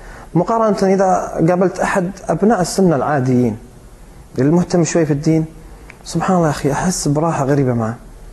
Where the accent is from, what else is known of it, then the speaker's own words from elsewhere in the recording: Qatif, Eastern Province, Saudi Arabia; أنا أهلي كلهم من القطيف وعايشين في القطيف وللآن في القطيف، أعمامي وكل أهلي.